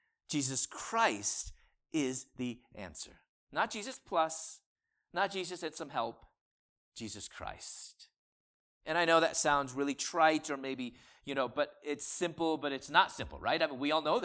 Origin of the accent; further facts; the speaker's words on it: Chicago, Illinois, United States; you know I'm originally from Chicago.